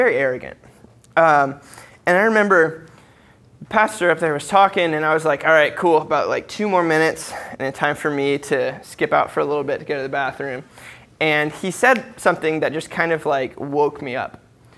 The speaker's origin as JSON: {"language": "English", "town": "Columbus", "region": "Ohio", "country": "United States", "tie": "born or raised there", "said": "And when I was 7 months old, we moved back to the States, and I grew up in Columbus, Ohio."}